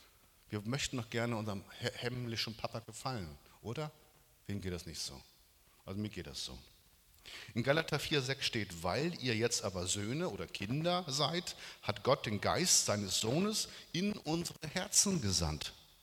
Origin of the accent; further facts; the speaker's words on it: Northern Germany, Germany; now in Stuttgart, Germany; Ich komme aus Norddeutschland und wenn ich hier Auto fahre, sage ich, hier kann man nicht Auto fahren